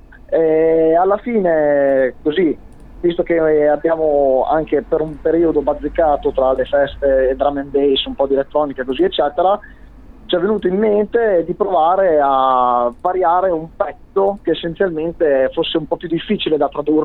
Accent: Modena, Emilia-Romagna, Italy; abbiamo suonato dalle nostre parti, a Modena

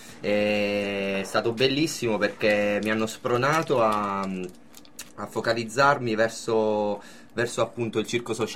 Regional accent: Abruzzo, Italy; accent: Abruzzese; Del mio accento abruzzese nessuno si è

